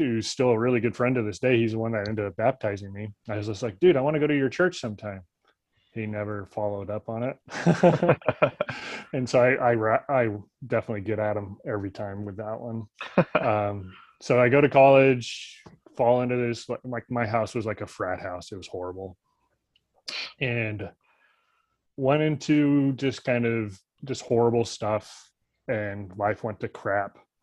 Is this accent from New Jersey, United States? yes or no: no; Missouri, United States; also born or lived in California; So he married my mom, converted to Pentecostalism, and then we moved to Missouri from California. And so I kind of grew up in a very small town in Missouri, so very much kind of Southern evangelical type ideals.